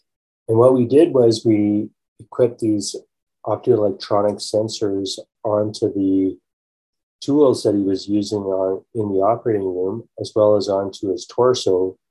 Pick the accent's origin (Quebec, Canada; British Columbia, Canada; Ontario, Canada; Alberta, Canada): Alberta, Canada; Calgary; I grew up in Calgary, Alberta.